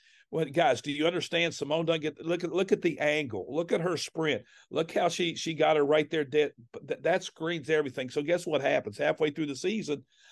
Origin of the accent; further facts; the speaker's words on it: West Virginia, United States; but I grew up in West Virginia.